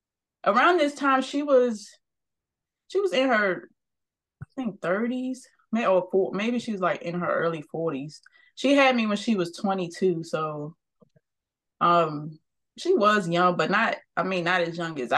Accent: Prince George's County, Maryland, United States; now in Baltimore, United States; And when I left, that was here in Baltimore. I'm not originally from Baltimore. I'm from Prince George's County.

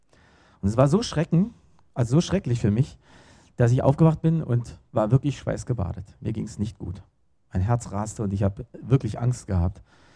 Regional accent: Berlin, Germany; born there; moved away; Also ich komme gebürtig aus Berlin und da lebt auch meine Familie.

